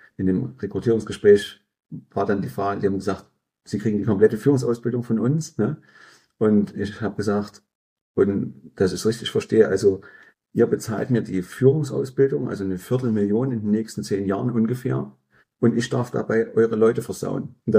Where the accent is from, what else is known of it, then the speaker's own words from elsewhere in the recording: Gera, Thuringia, Germany; also born or lived in Weida; Bin also in Weida geboren bei Gera, habe dort aber nie gelebt, als Kind nicht gelebt, bin mit meinen Eltern nach Gera gezogen.